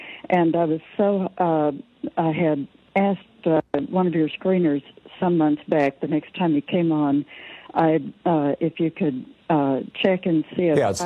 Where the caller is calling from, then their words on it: Vancouver, Washington, United States; I am from Vancouver, Washington.